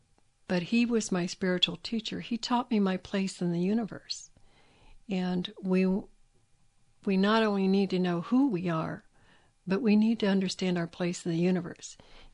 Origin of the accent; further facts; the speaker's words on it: Ohio, United States; I'm a Shawnee from Ohio. My people were from southern Ohio for the last several hundred years.